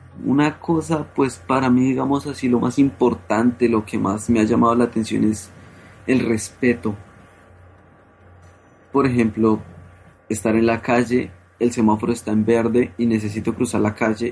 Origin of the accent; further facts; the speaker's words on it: Colombia; yo como colombiano, donde yo solía vivir, tocaba tener cuidado de que no lo atropellara uno el carro así estuviera en rojo el semáforo